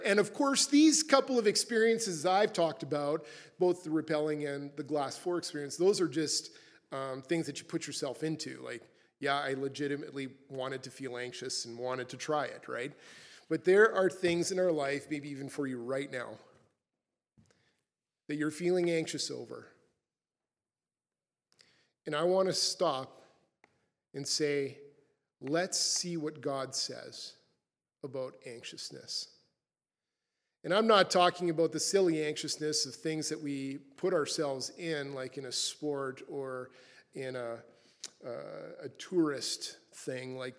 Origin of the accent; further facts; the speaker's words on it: Regina, Saskatchewan, Canada; growing up in Regina, why would you? Anyways, the mountains was just never in my DNA. And then when I moved out to Alberta